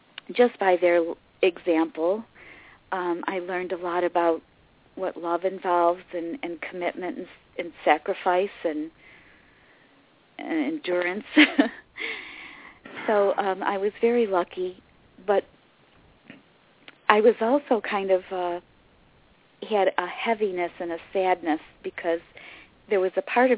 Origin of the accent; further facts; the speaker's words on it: Syracuse, New York, United States; And I lived on the north side of Syracuse, New York, which was a multi-ethnic neighborhood where there were German families, Italian families